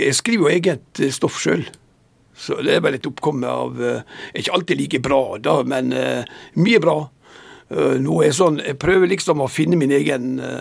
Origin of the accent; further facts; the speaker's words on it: Ålesund, Møre og Romsdal, Norway; Jeg er oppvokst i Ålesund